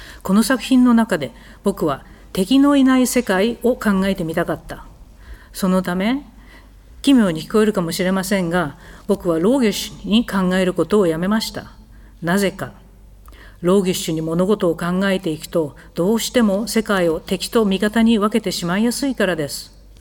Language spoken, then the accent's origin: Japanese; Yokohama, Kanagawa, Japan; born there; moved away as an adult; 僕は1972年に横浜に生まれました。慶応大学を卒業後、1996年にベルリンに来ました。それ以来、11年ほど暮らしました。